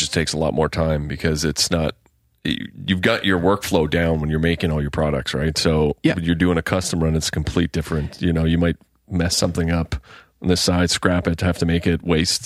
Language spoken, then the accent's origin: English; Nova Scotia, Canada; we grew up in Cape Breton Island, so things don't cost that much.